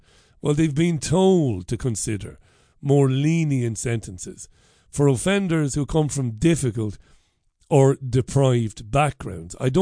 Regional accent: Waterford, County Waterford, Ireland; I grew up in Ballybeg in Waterford, and I'm very proud of Ballybeg in Waterford.

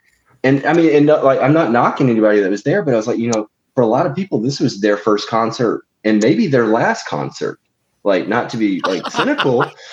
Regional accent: Mississippi, United States; So I grew up in Mississippi, so it was only fitting that my first concert was

